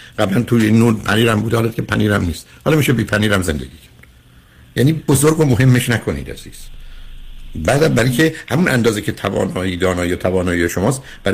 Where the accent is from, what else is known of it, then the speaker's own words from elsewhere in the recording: Shiraz, Fars, Iran; من خب میدونی شیرازی هستم و تو شیراز بزرگ شدم، حداقل تا کلاس 10.